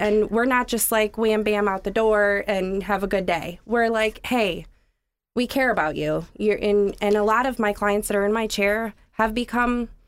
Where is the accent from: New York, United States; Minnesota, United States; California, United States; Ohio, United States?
Ohio, United States; moved away; also born or lived in Michigan; I was born and raised in Ohio, and then I moved to Michigan for a few years.